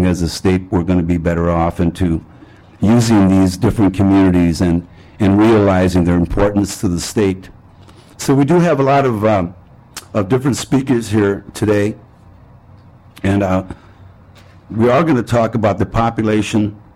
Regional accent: St. Paul, Minnesota, United States; I was born and raised here in St. Paul. My parents arrived from Mexico here, like many other immigrants, in 1930, found work in the stockyards in South St. Paul.

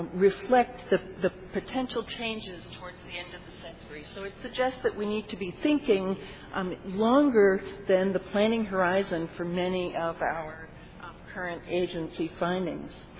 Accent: Puerto Rico; now in Minnesota, United States; I grew up in Puerto Rico, and trust me, Kansas seems pretty nice in comparison to some of those tropical temperatures. And one of the reasons I moved to Minnesota was to avoid those, in fact.

